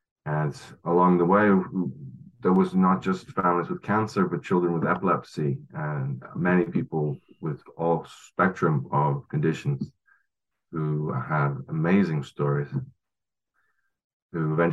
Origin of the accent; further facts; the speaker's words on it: England, United Kingdom; now in Canada; Well, I'm from England.